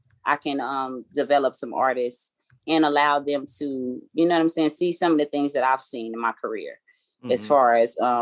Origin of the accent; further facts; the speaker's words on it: Inglewood, California, United States; …, I'm from Inglewood, so I called …